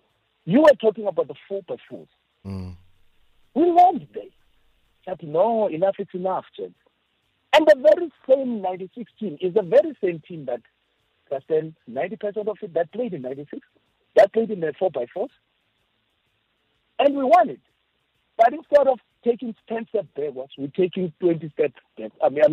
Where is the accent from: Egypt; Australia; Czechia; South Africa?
South Africa; I personally, I strongly believe that being a South African with my democratic rights, I stand to be corrected